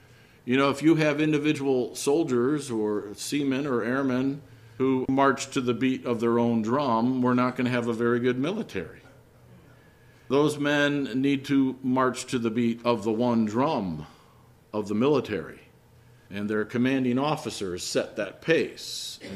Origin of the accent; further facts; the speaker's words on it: Chicago, Illinois, United States; And of course, you all have to remember I'm from Chicago. We talk like this.